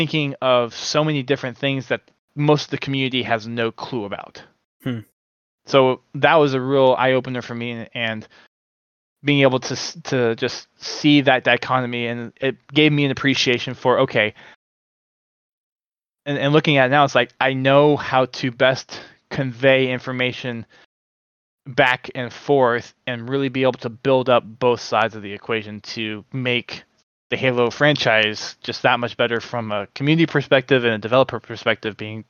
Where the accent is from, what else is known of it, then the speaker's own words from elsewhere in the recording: Houston, Texas, United States; Houston. My hometown.